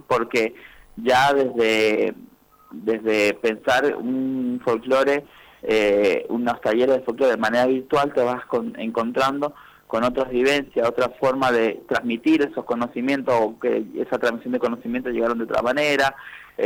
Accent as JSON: {"language": "Spanish", "region": "San Juan", "country": "Argentina", "lives_now": "Lanús, Argentina", "said": "yo trabajo acá en Lanús, pero soy sanjuanino, ¿no? Ah. Así que también voy y vengo de San Juan, que también doy clase allá de manera virtual y presencial"}